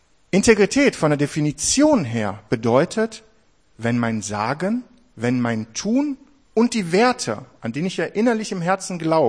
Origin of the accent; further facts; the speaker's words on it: Oberhausen, North Rhine-Westphalia, Germany; born there; Ich bin gebürtig aus Oberhausen, wohne auch noch dort, bin aber Teil der Ruhr City Church in Bochum seit, jetzt sind schon 2 Jahre.